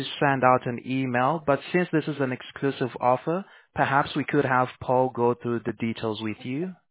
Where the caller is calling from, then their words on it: Fountain Valley, California, United States; Oh, I'm actually in California, Fountain Valley.